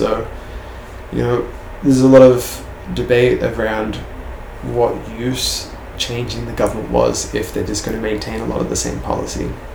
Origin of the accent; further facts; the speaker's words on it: Victoria, Australia; especially in Victoria, my home state.